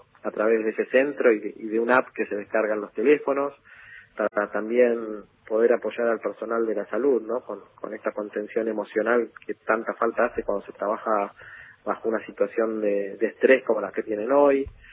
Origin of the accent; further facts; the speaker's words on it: La Plata, Buenos Aires Province, Argentina; la filial de La Plata, de donde yo soy.